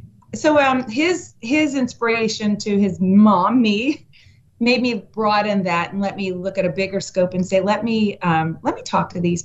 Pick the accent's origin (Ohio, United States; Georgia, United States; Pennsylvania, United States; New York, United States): Ohio, United States; Cincinnati; Our community, as you shared, I'm from Cincinnati, Ohio, and it's an amazing community.